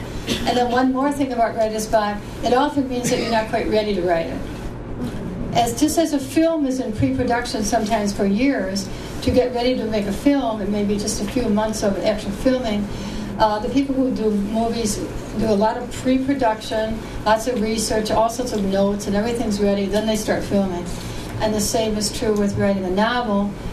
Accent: New Jersey, United States; I'm actually so happy to be here, partly because I'm really from New Jersey. It's like minus one, minus 14 with the wind.

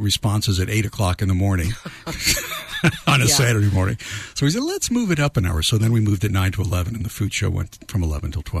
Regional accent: Louisville, Kentucky, United States; I grew up in Louisville, Kentucky.

